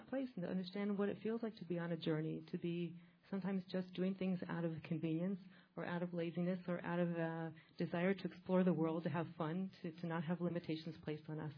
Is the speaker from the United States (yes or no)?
yes; United States; now in Israel; I'm originally American, and I'm also Baal Tshuva.